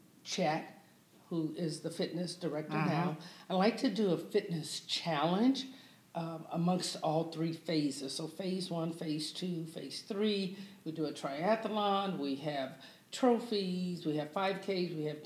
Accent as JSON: {"language": "English", "town": "Los Angeles", "region": "California", "country": "United States", "tie": "born or raised there", "said": "I grew up in Los Angeles."}